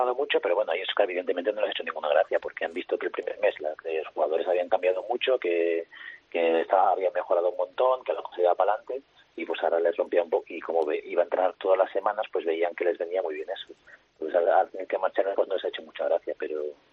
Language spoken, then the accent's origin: Spanish; Spain; somos 9 españoles.